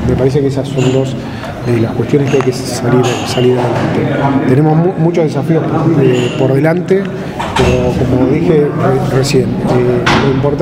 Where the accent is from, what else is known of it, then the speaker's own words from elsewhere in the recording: Madrid, Argentina; also born or lived in Trelew / Buenos Aires; soy de Madrid, en realidad nací en Trelew, pero viví toda la vida en Madrid. Me fui a estudiar a Buenos Aires